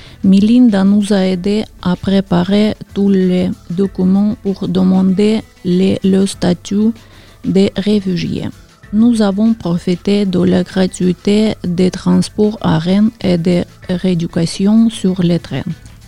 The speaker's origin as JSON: {"language": "French", "country": "Ukraine", "moved": "as an adult", "lives_now": "France", "said": "je viens d'Ukraine. Je suis arrivée en France en 2023 avec mon fils."}